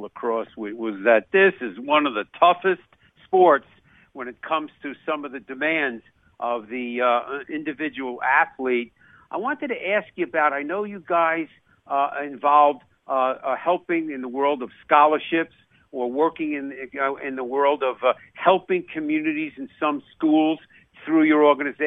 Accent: Long Island, New York, United States; You know, I come from Long Island, New York.

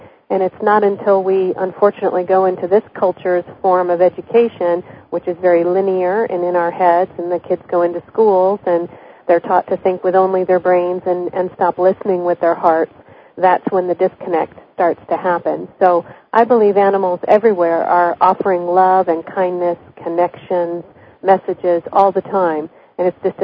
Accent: Michigan, United States; I grew up in Michigan when I was a child, and a lot of snow coming down

